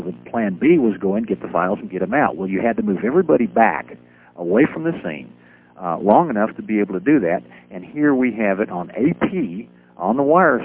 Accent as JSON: {"language": "English", "region": "Oklahoma", "country": "United States", "said": "I would tell them I was from Oklahoma, and they would go, well, where is that exactly?"}